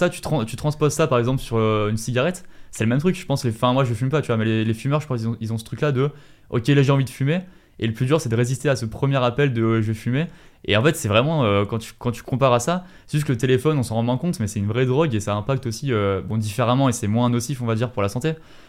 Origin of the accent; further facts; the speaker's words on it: Montélimar, Auvergne-Rhône-Alpes, France; De Montélimar, à côté, à Savas.